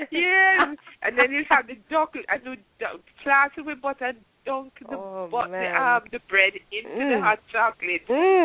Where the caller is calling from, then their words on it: Atlanta, Georgia, United States; Yeah, Atlanta.